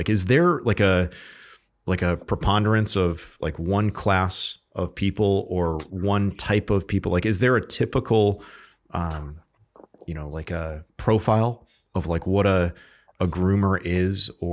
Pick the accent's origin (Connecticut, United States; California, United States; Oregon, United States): Connecticut, United States; Like in my home state of Connecticut back in 07